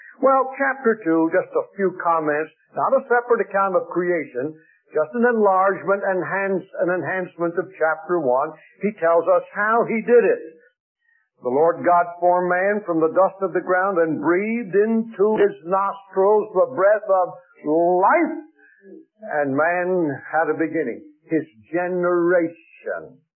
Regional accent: Lancaster, Pennsylvania, United States; born there; where I was born in Lancaster, Pennsylvania.

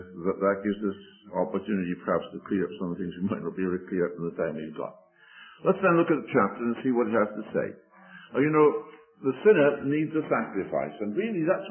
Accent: Wales, United Kingdom; myself being a Welshman

